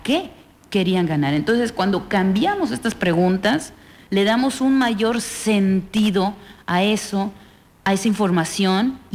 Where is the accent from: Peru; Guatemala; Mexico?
Mexico; porque quiero cambiar y hacer una mejora en mi país.